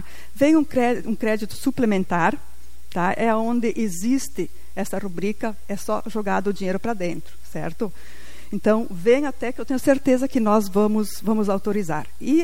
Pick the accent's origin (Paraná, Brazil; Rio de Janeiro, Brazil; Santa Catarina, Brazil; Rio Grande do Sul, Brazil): Rio Grande do Sul, Brazil; Capela de Santana; Então, assim, eu sou da Capela Santana também, né?